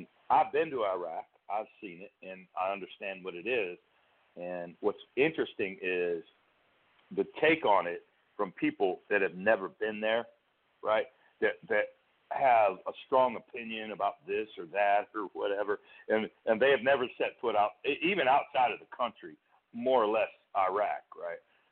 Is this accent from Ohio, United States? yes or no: yes; Cleveland, Ohio, United States; I'm from Cleveland, Ohio.